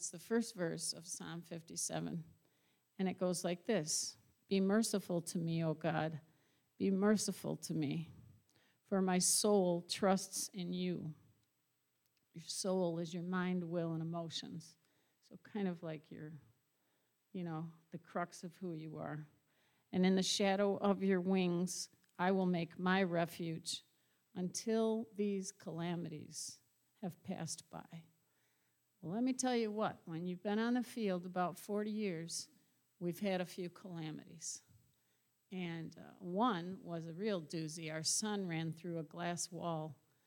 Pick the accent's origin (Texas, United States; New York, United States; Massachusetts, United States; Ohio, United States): New York, United States; Baldwinsville; So we are both from Syracuse. Well, we're actually from Baldwinsville, if you know where that is.